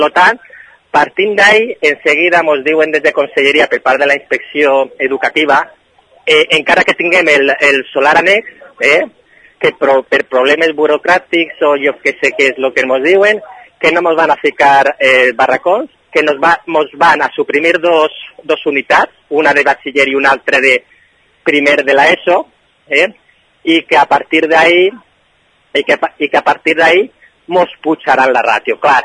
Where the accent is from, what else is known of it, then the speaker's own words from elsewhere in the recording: Gandia, Valencian Community, Spain; Som ciutadans de Gandia